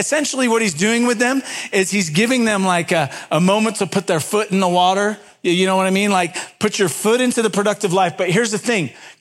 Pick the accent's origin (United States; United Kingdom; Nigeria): United Kingdom; England; I grew up in England where there's more sheep than people.